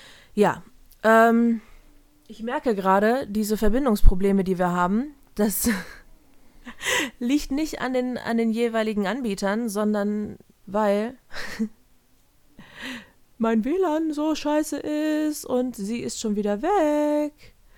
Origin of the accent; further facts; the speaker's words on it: Hesse, Germany; in den Süden von Hessen, wo ich herkomme quasi